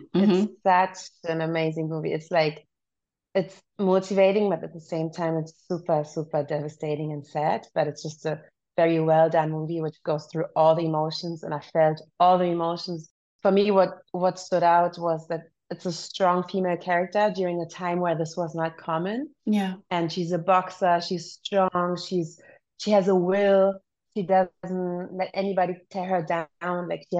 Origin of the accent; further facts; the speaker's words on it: Berlin, Germany; So since I'm from Berlin, here the main dish, street food, is Döner